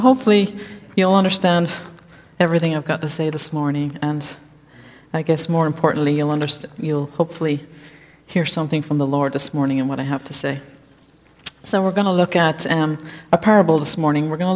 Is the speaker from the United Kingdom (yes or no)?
no; Ireland; moved away as an adult; now in United States; for those who don't know you, yes, I come from 6,000 miles away. I grew up in Ireland, and I married Brian at the back there almost 11 years ago, and I've been in America since.